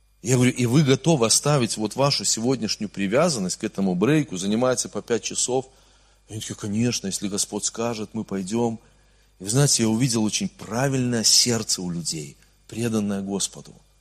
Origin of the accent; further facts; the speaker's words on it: Brest Region, Belarus; Ну, вы же знаете, что я вырос в Брестской области, вот, и мой мозг воспитан в Брестской области